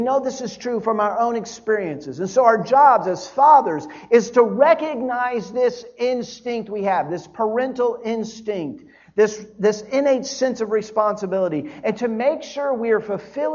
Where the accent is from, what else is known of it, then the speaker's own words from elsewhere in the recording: Miami, Florida, United States; also born or lived in Dallas; I grew up in Miami. And I lived in Dallas for 7 years before I came here.